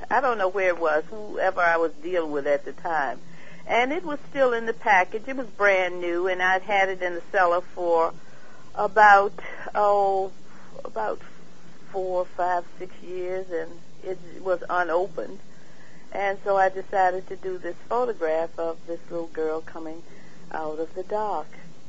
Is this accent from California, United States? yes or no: no; Virginia, United States; now in Massachusetts, United States; Yeah, I'm from Virginia, but I've lived up here for 20 years